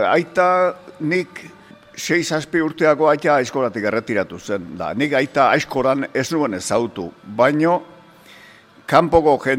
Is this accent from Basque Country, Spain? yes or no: yes; Loiola, Basque Country, Spain; Loiolakoa. Jaioa naiz, Loiolan, Mandiola Zabazerrien jaioa, ni Loiolatarra sentitu izan naiz beti.